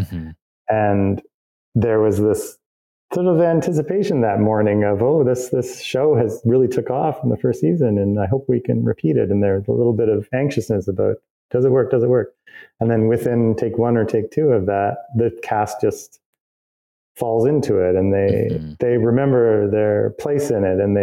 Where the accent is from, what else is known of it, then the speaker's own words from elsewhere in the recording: Canada; I'm a Canadian and I built my career in Canada